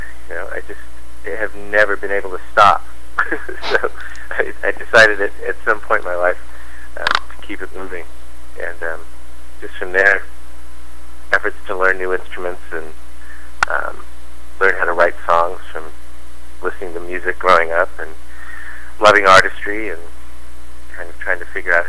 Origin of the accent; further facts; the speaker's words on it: Pleasanton, California, United States; I was growing up in Pleasanton, California.